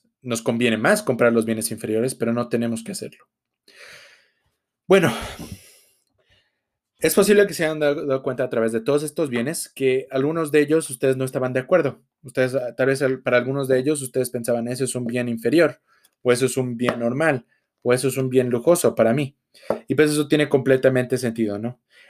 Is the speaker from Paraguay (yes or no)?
no; Mexico; pero yo soy de México y pues en México consumimos mucho los frijoles